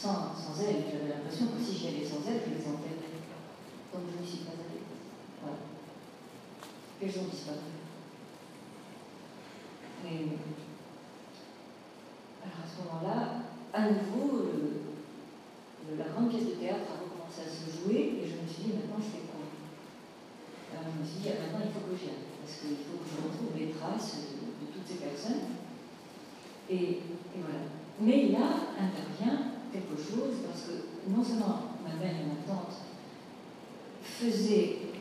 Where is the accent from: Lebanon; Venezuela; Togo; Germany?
Germany; Osnabrück, Lower Saxony; quand j'étais petite, à Osnabrück on a signé en même temps qu'à Münster le traité de Westphalie